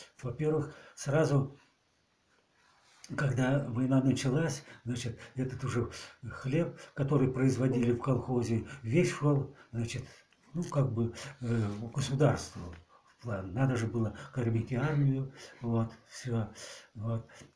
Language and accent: Russian; Novotroits, Novosibirsk Oblast, Russia; born there; Деревня Новотроиц, Каргалинский сельский совет, Киселевский район, Новосибирская область в то время была.